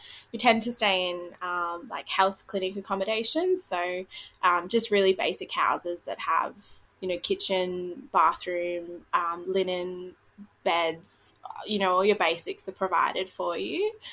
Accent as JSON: {"language": "English", "town": "Alice Springs", "region": "Northern Territory", "country": "Australia", "tie": "born or raised there", "said": "having the experience of coming back to Alice Springs, which is my hometown, to complete my community nutrition."}